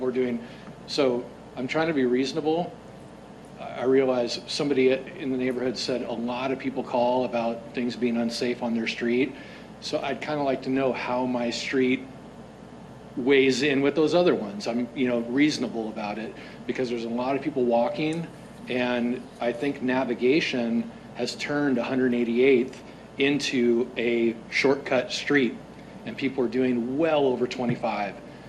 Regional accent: Seattle, Washington, United States; now in Shoreline, United States; My first meeting in my life ever. I'm from Seattle.

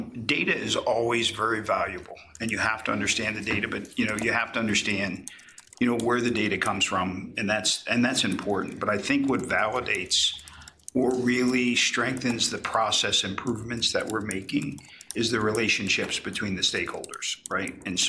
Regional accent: Philadelphia, Pennsylvania, United States; I came from a big city. I came from Philadelphia, so I wanted to be a big city cop, right?

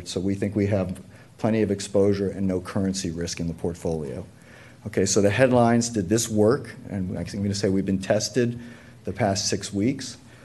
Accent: East Coast, United States; because I'm from the East Coast and I have my mask right here, okay?

